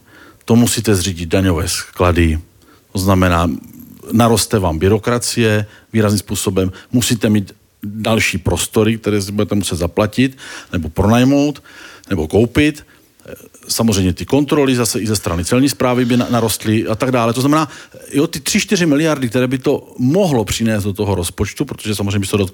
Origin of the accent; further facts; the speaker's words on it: South Moravian Region, Czechia; To já jsem z Jižní Moravy samozřejmě